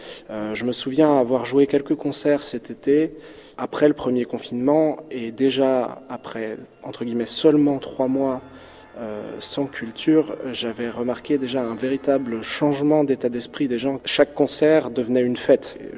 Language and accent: French; Grand Est, France; en Alsace, ma région natale